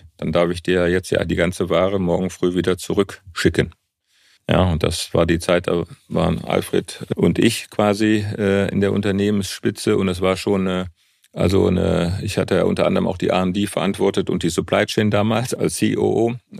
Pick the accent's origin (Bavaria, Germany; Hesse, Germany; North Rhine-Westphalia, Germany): North Rhine-Westphalia, Germany; Ich komme ja auch aus dem Ruhrgebiet.